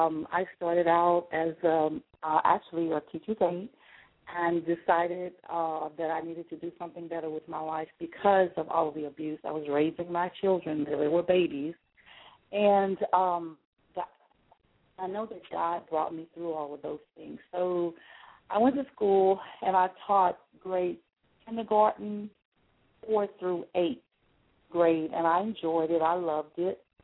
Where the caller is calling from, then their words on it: Bossier City, Louisiana, United States; I am actually calling from Bossier City, Louisiana, and I just want to send a big shout out to you guys up there.